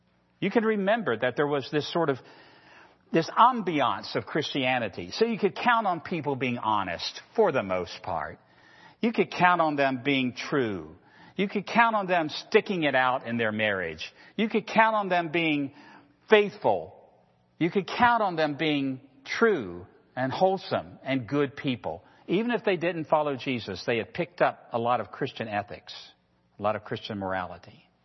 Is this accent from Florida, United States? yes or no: no; Virginia, United States; Now, I'm a Southerner. I'm from Virginia. So we're talking family talk here now, okay?